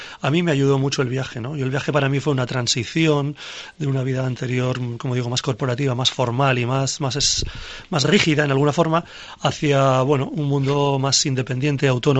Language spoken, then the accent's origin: Spanish; San Sebastián, Basque Country, Spain; born or raised there; moved away; also born or lived in London / New York